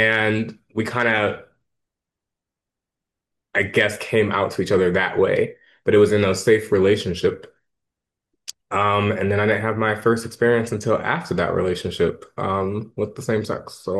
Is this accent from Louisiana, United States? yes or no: yes; New Orleans, Louisiana, United States; So for me, growing up in New Orleans, and being raised as a Baptist, right? As a Black Latinx man, you're kind of always told not to necessarily be feminine in any way.